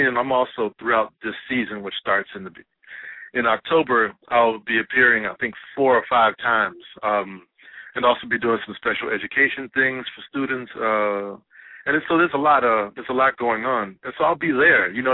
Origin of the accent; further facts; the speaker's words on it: Houston, Texas, United States; I grew up in Houston, Texas, and they were middle-class African-Americans.